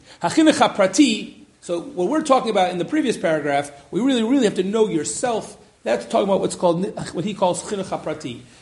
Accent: Cincinnati, Ohio, United States; specifically the great moment in history for my hometown, Cincinnati

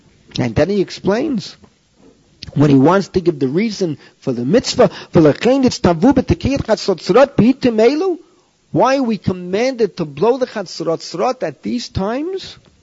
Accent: Bronx, New York, United States; I was growing up in the Bronx. I must have been about 14. So by that age already, you want to talk to a girl. And where could you meet girls in the Bronx that I was from?

